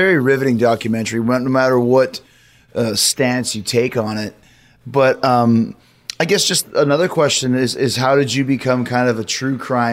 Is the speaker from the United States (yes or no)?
no; Canada; There used to be a guy, I grew up in Canada.